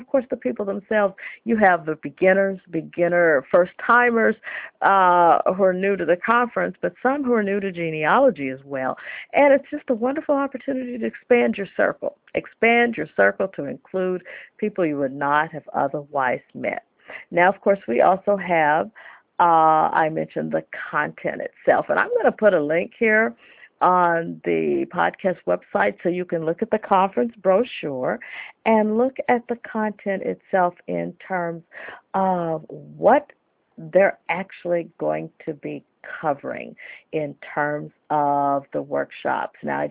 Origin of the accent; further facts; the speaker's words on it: Arkansas, United States; Just a thrill to see someone from Little Rock, Arkansas, my home state